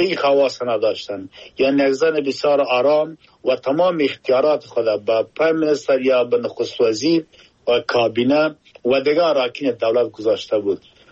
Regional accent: Afghanistan; now in United Kingdom; ما افغان هستم در انگلستان زندگی می کنم. یکی خودم افغان هستم،

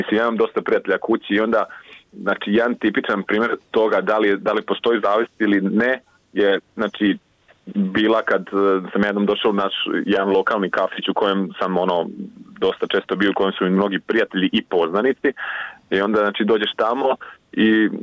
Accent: Beli Manastir, Osijek-Baranja County, Croatia; Znači, ja sam iz Belog Manastira, ali sam studirao u Osijeku i tamo sam i živio jedno vrijeme za vrijeme studija i poslije studija sam tamo ostao, radio sam.

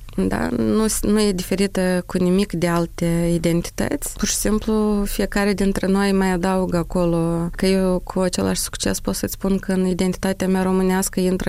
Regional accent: Moldova; accent: Moldovan; eu de rușinea accentului de aici am depus un super mega efort ca să scap de accentul moldovenesc de aici.

